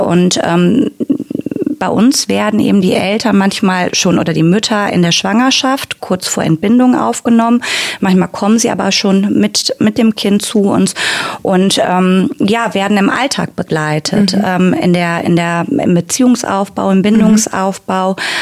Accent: Wuppertal, North Rhine-Westphalia, Germany; Ich bin in Wuppertal geboren, bin hier geblieben. Ich mag diese Stadt sehr, sehr gerne. Mhm. Ich bin 41 Jahre alt

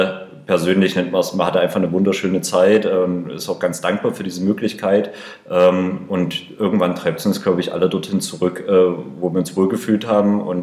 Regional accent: Frohburg, Saxony, Germany; also born or lived in Jena; now in Leipzig, Germany; Ich bin im Ortsteil von Frohburg groß geworden, habe dann verschiedene Stationen durchlaufen, war eine ganze Weile in Jena, wohne ja jetzt auch in Leipzig.

